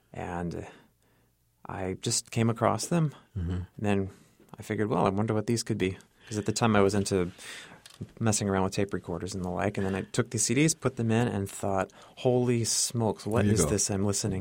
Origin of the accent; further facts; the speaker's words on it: Pinole, California, United States; also born or lived in Central Valley; when we moved to the Central Valley, because I'm originally from Pinole in the Bay Area